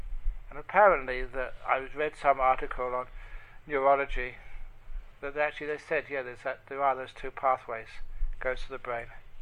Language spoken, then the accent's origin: English; London, United Kingdom; Growing up in London, again, poor area of London